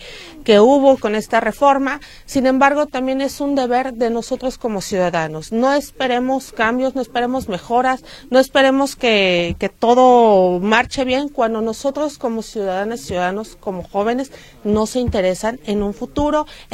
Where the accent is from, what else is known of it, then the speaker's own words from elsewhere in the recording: Mexico; acreditar nuestra identidad como ciudadanos mexicanos que somos.